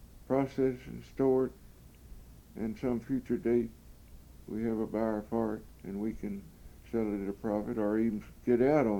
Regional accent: United States; born there; Well, I was born in Harrison County, mm-hmm. and November the 22nd, 1910.

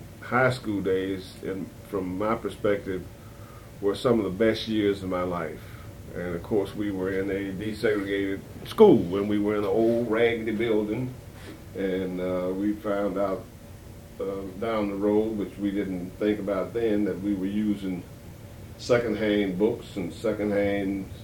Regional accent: Louisville, Kentucky, United States; Well, I was born in Louisville. I grew up in the West End of Louisville.

